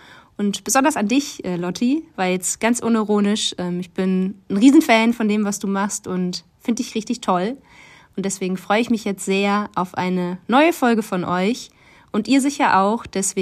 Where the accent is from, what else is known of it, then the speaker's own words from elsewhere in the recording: Cologne, North Rhine-Westphalia, Germany; ich bin aus Köln.